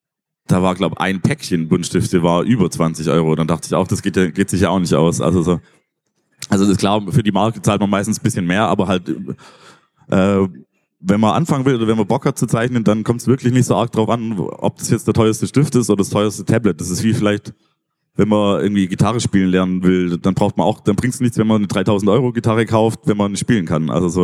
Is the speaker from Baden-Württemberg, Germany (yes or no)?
yes; Wannweil, Baden-Württemberg, Germany; in Wannweil, wo ich herkomme, aus dem Dorf